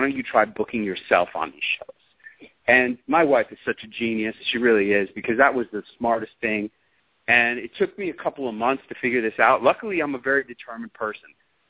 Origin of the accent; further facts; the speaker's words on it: New York, United States; And I said, huh, well, how about NBC New York? Can I go on the morning news in NBC and tell my hometown people about what it was that raised me up from being a taxi driver to a millionaire?